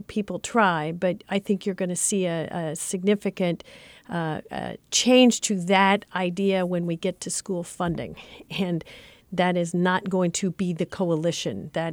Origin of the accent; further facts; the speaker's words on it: Mission Hills, Kansas, United States; I am from Mission Hills, Kansas, and my district is 7 in the senatorial arena.